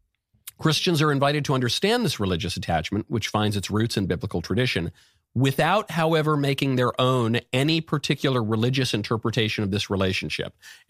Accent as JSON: {"language": "English", "region": "New York", "country": "United States", "tie": "born or raised there", "said": "I love the Jews. I grew up in New York. I'm very philo-Semitic, okay?"}